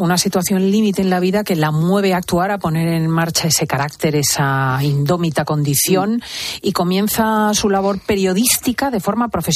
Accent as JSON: {"language": "Spanish", "town": "Almería", "region": "Andalusia", "country": "Spain", "said": "ya sabes que yo estoy muy pendiente de Almería, que es mi tierra del alma."}